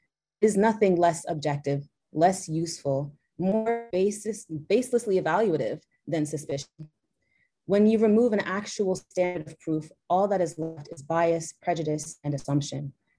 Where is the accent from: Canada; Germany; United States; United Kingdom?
United States; Boston, Massachusetts; I am a Black woman. I was born and raised in Dorchester.